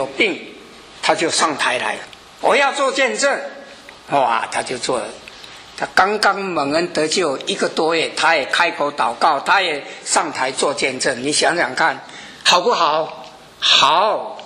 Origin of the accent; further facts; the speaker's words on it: China; 我们中国人的儿女还算不错啦